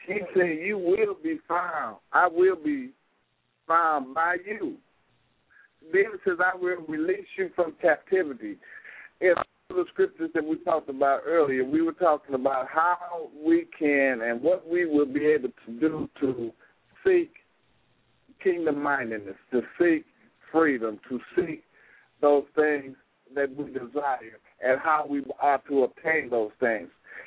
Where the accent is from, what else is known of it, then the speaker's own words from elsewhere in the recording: Gary, Indiana, United States; growing up in the Laney Project, who shout out for the Laney in Gary, Indiana. I mean the City of Glory, Indiana.